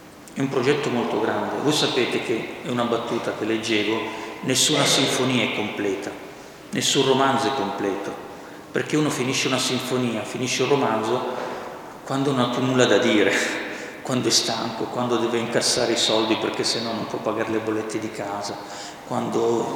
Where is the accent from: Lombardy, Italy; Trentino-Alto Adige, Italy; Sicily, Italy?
Lombardy, Italy; Milan; born there; Io sono nato a Milano